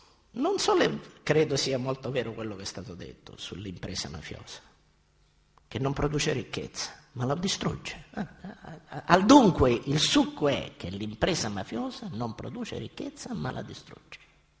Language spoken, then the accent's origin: Italian; Catania, Sicily, Italy; io poi che sono di Catania